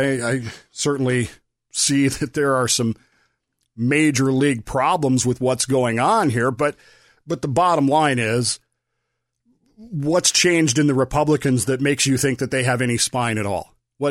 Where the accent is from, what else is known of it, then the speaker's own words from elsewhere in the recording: Denver, Colorado, United States; It's weird because most of you know I grew up in Denver. I am a huge Broncos fan, but I absolutely despise the Rockies.